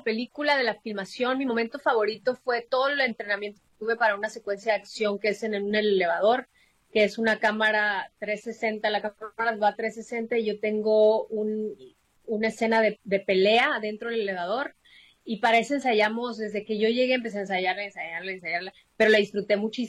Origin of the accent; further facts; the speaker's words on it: Mexico; me quieran otra vez y me acepten otra vez como ciudadana mexicana.